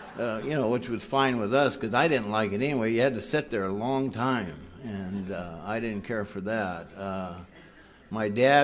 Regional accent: Bakersfield, California, United States; also born or lived in Missouri; I grew up in Bakersfield, California. I wasn't born there, and I always make sure I point that out.

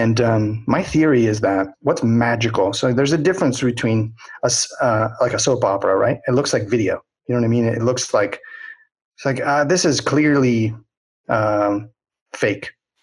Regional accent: Hollywood, California, United States; I come from Hollywood, I understand filmmaking and the 24 frames per second.

